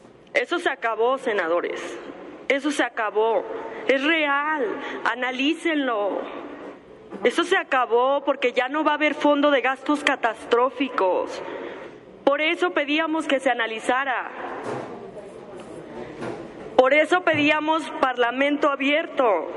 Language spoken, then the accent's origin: Spanish; Mexico; porque todos somos mexicanos.